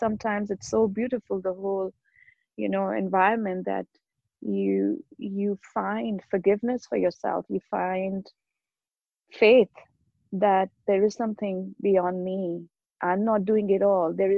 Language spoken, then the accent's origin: English; Ludhiana, Punjab, India; In India. I grew up in India, in northern India, Punjab, Ludhiana.